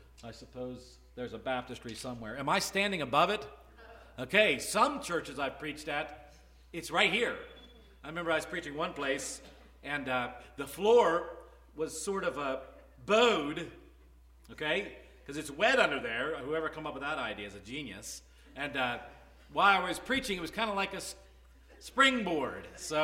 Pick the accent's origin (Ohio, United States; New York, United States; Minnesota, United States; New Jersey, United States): Ohio, United States; Bellsville; By the way, I grew up in Bellsville, Ohio. And we called that Little West Virginia